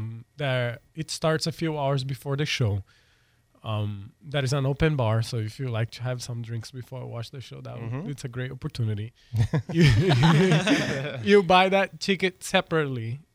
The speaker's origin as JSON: {"language": "English", "region": "Rio de Janeiro", "country": "Brazil", "second_language": "English", "moved": "yes", "lives_now": "Pensacola, United States", "said": "So I'm originally from Rio, Brazil."}